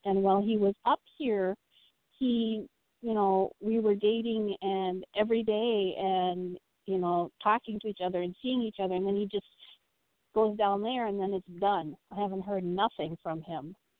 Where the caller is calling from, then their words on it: Minnesota, United States; I'm calling from Minnesota.